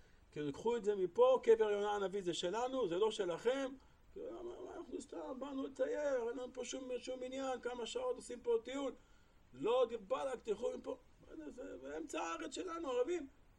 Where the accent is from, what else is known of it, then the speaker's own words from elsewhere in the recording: Holon, Tel Aviv District, Israel; אני מחולון